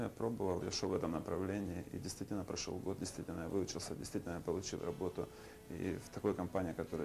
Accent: Odesa, Odesa Oblast, Ukraine; moved away; also born or lived in Oleksandriia; Я приехал сюда из Украины, из Одессы. Родился в городе с красивым названием Александрия.

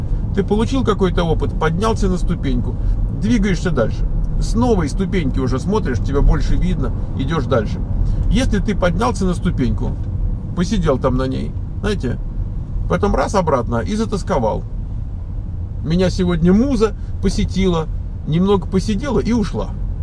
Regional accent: Tajikistan; now in Russia; Я студент из Таджикистана. Учусь в России.

